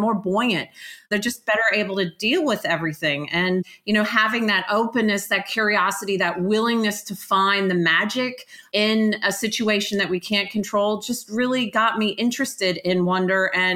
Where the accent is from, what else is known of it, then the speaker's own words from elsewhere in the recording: Atlanta, Georgia, United States; moved away as an adult; I was born and raised in Atlanta. So I'm a Georgia peach, a Southern girl, basically a very privileged background